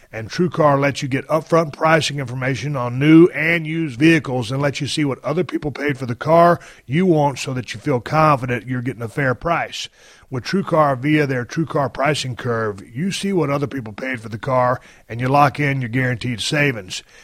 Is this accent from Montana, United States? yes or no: no; Port O'Connor, Texas, United States; I'm a year older than you, but I grew up fishing in Port O'Connor, Texas.